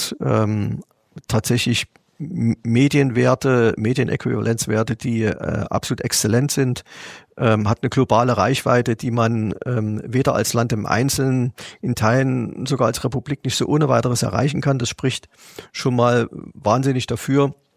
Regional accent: Leipzig, Saxony, Germany; als Leipziger

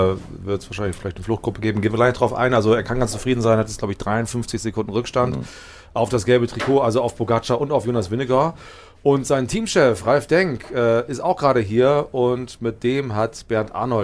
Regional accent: North Germany, Germany; ich komme aus dem Norden, da ist für mich alles, was bergab geht, die schwarze Piste.

